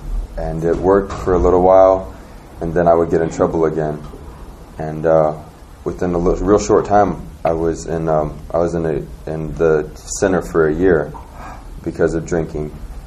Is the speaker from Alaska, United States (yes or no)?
yes; Anchorage, Alaska, United States; I'm from Anchorage, Alaska.